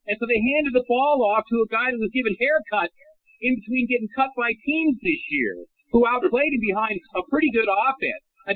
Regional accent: Corona, California, United States; he grew up and went to high school right here in my hometown of Corona, California, 50 miles from Dodger Stadium.

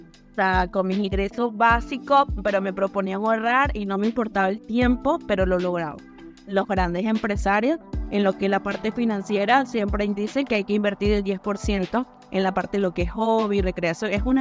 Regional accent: Venezuela; Soy de Venezuela y trabajé en la primera industria de Venezuela.

